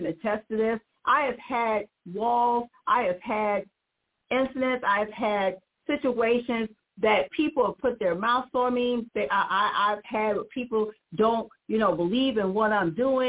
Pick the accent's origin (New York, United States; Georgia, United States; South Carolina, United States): South Carolina, United States; also born or lived in New Jersey; Everyone knows I'm from South Carolina. And I'm always born in Jersey, but raised in South Carolina. So I'm always going to claim a Southern heritage.